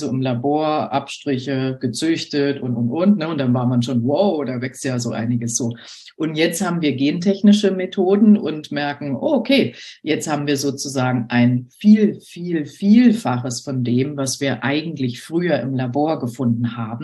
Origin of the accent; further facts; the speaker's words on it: Berlin, Germany; moved away as an adult; now in Hamburg, Germany; Ich komme aus Berlin und habe dort studiert und in einer Tierklinik gearbeitet für 5 Jahre. Und dann hat es mich nach Hamburg verschlagen wegen der Dermatologie.